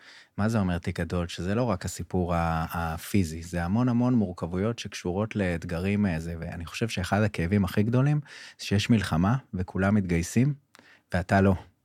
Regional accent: Kvutzat Yavne, Central District, Israel; גדלתי בקבוצת יבנה, ועזבתי את הקיבוץ

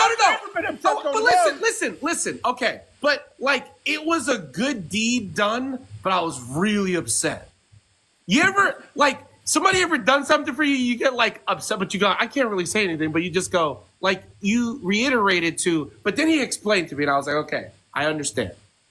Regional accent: New Jersey, United States; Yeah, I mean, listen, I'm from Jersey, man.

